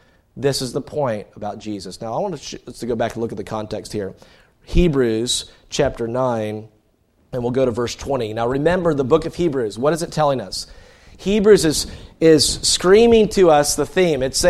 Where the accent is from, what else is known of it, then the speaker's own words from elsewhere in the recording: Greenville, United States; My mom is from Iowa. But I was born and raised in Greenville. Greenville's kind of a transplant town.